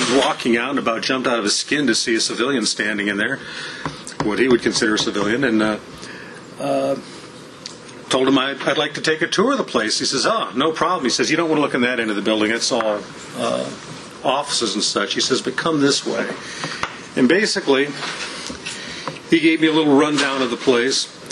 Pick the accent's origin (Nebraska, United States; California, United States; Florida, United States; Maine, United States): Nebraska, United States; Kearney; I grew up in Kearney, Nebraska, went to high school there. It was my hometown. I still consider it my hometown.